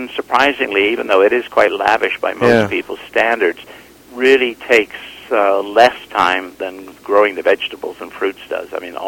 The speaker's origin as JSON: {"language": "English", "region": "England", "country": "United Kingdom", "tie": "born or raised there", "lives_now": "Toronto, Canada", "said": "I grew up starting out in England, and my father was a bailiff, farm bailiff, and then we moved eventually to Toronto"}